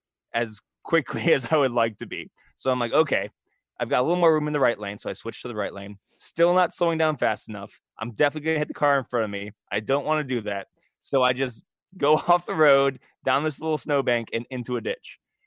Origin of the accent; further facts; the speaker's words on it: Pittsburgh, Pennsylvania, United States; I drive in snow all the time. I'm from Pittsburgh.